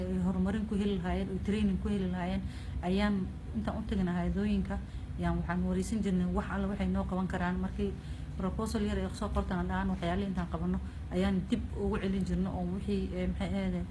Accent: Garissa, Garissa County, Kenya; waxaan ka imaaday Kenya magaalada waxaan ka imaaday Garissa

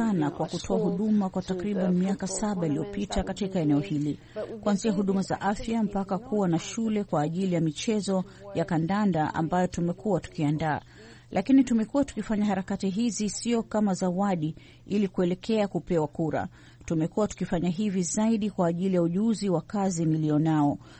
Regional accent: Pate, Lamu County, Kenya; Natokea Lamu mashariki kwenye kisiwa cha Pate, haswa wazazi wangu wanatokea huko. Bibi yangu na watoto wangu wawili wamekulia huko pia

